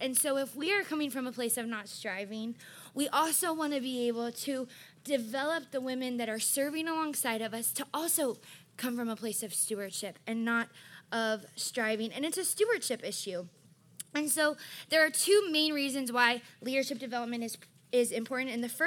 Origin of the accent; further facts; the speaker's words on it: Redlands, California, United States; born there; And I was born in Redlands, California, right up the way here.